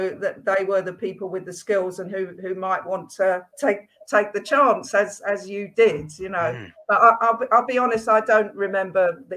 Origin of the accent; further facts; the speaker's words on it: London, United Kingdom; But for me, it was my home. I'm from London.